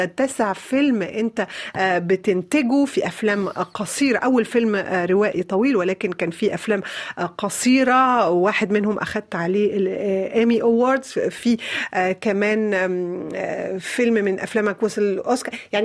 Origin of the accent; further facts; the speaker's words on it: Lebanon; born there; مش بس عشان أنا مولودة في لبنان وبحس إنه البلد ده بلدي في نفس الوقت